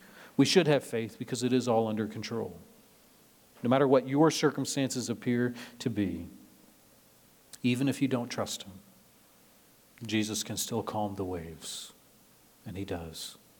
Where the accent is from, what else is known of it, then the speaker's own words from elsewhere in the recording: Nebraska, United States; I grew up in Nebraska, which means I don't know anything about the water.